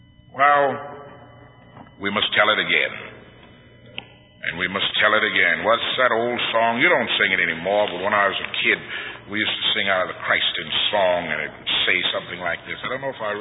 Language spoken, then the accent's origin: English; Philadelphia, Pennsylvania, United States; also born or lived in New Jersey / New York; I was brought up in the Northeast, Philadelphia, and New Jersey, and New York. And first time I'd been in the South like that.